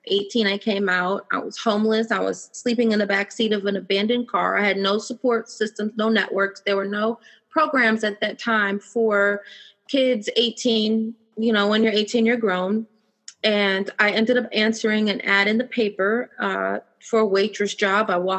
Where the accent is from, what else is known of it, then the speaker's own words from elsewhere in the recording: Gary, Indiana, United States; when I was growing up, I grew up in Gary, Indiana.